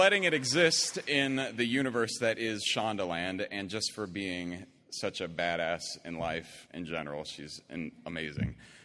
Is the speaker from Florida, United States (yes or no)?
yes; Niceville, Florida, United States; I grew up in Niceville, Florida, which, if you're not familiar, is right below Alabama.